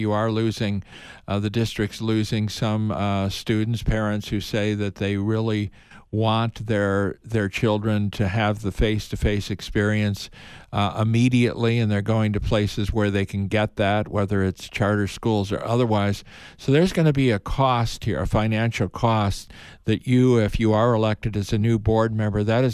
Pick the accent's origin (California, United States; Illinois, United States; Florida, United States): Illinois, United States; like Illinois, my home state.